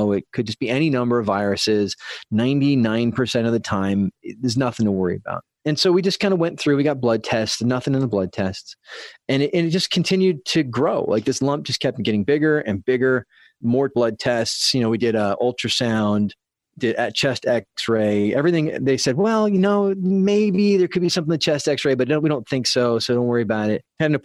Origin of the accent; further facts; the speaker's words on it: San Diego, California, United States; And we're from San Diego area.